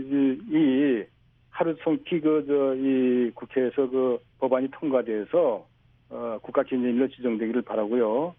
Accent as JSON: {"language": "Korean", "town": "Pyongsan", "region": "North Hwanghae", "country": "North Korea", "tie": "born or raised there", "said": "아, 저는 저 황해도 평산입니다."}